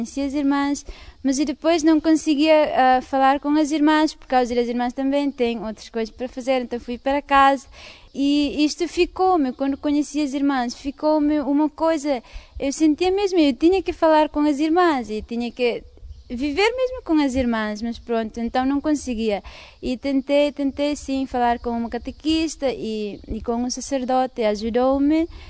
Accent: Timor-Leste; sou timorense.

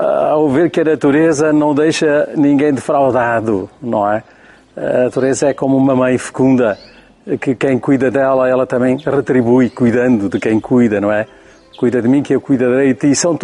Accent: Norte, Portugal; Portanto, sou lá do Nordeste Transmontano, numa família ligada à agricultura, àquela agricultura de subsistência e pouco mais. E cresci no meio disso, desde bebé, pronto.

